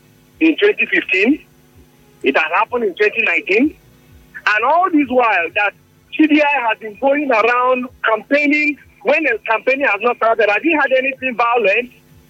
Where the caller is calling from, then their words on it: Nigeria; I'm calling you from Umoko.